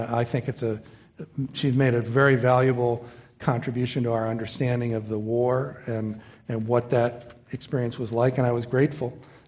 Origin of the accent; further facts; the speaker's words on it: the North, United States; I'm from the North. My ancestors fought on the Union side.